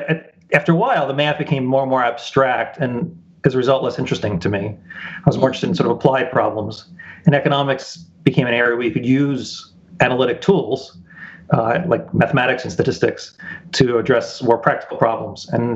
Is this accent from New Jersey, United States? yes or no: yes; Cranford, New Jersey, United States; also born or lived in Trenton; my parents moved to Cranford, New Jersey, which is a suburb, sort of northern New Jersey near Westfield. And I grew up in Cranford.